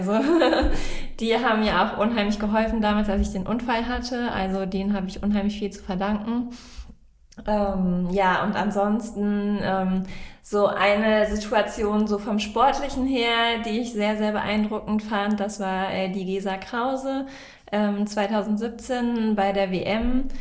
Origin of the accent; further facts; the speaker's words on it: Hennef, North Rhine-Westphalia, Germany; Ich komme aus Hennef und wohne jetzt auch wieder in Hennef.